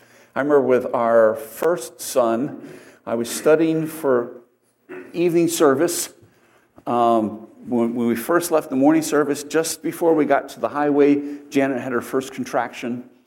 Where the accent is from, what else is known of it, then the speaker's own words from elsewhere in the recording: New Jersey, United States; born there; that's the only reason I was born in New Jersey instead of the Holy Land on the right side of the Delaware.